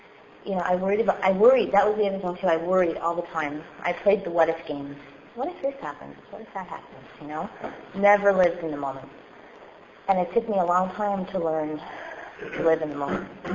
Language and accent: English; Laval, Quebec, Canada; I grew up in a really nice family. Born and raised here in Montreal, I grew up in Laval.